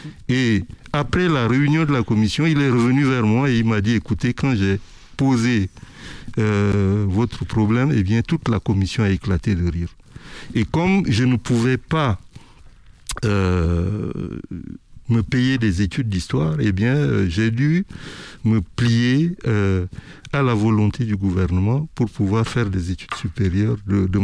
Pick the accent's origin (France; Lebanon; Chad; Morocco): Chad; Moundou, Logone Occidental; je suis retourné dans ma ville natale qui s'appelle Mundu.